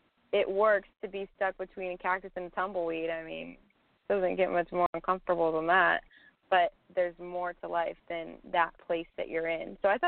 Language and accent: English; Palmdale, California, United States; After I went back to my hometown, after being gone for a really long time, I was visiting a friend of mine, and I stopped at the store and got out of the car, and it's very, very windy in Palmdale, California